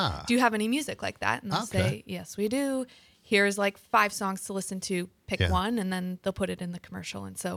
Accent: Portage, United States; moved away as an adult; now in Los Angeles, United States; Yeah, I grew up

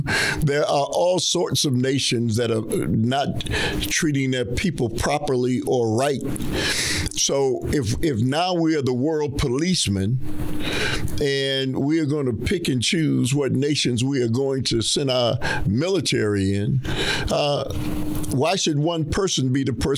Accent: United States; As you know, I'm an American and have been one for my entire life, 71 years.

